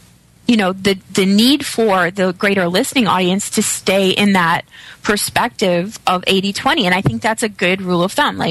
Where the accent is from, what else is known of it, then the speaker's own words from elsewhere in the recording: Canada; now in United States; And I've been here in the United States for 2 years. And it's taken, as a Canadian